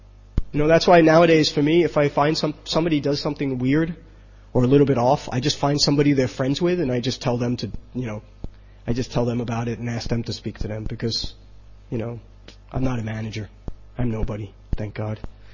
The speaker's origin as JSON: {"language": "English", "region": "New York", "country": "United States", "said": "and I'm from New York, and punk rock background"}